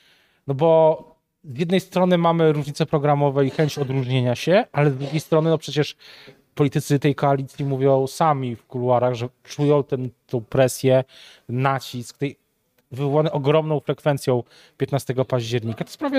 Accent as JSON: {"language": "Polish", "town": "Kraków", "region": "Lesser Poland", "country": "Poland", "said": "jestem też z Krakowa"}